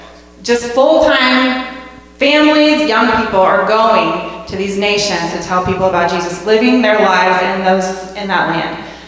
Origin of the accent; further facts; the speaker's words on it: Colorado Springs, Colorado, United States; So we're actually from Colorado Springs. My husband leads the campus there in Colorado Springs.